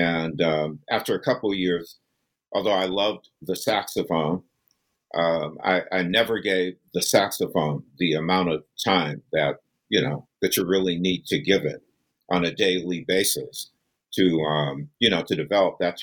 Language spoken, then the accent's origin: English; East Coast, United States; from where I grew up on the East Coast, I saw that the best ethnomusicology program was at Wesleyan University.